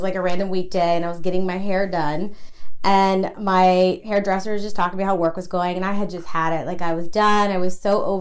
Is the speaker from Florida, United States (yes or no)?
yes; Tampa, Florida, United States; Well, I, like Michael said, born and raised in Tampa, Florida. Went to the same high school my mom went to, Tampa Catholic, and then went to University of South Florida, so I didn't go very far.